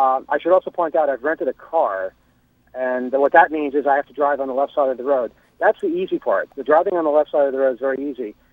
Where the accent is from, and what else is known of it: United States